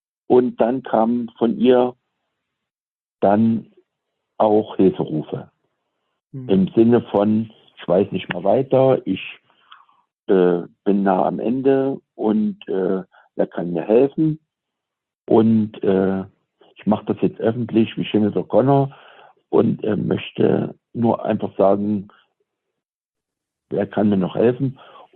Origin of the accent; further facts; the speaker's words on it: Saxony, Germany; moved away as an adult; ich bin also im Osten in Sachsen aufgewachsen, im Erzgebirge.